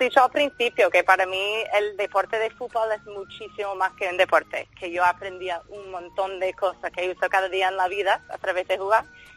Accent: Washington, District of Columbia, United States; Yo soy de Washington.

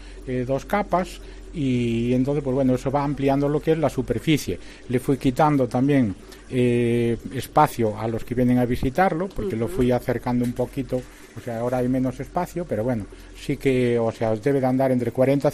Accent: Santiago de Compostela, Galicia, Spain; hombre, soy de Santiago

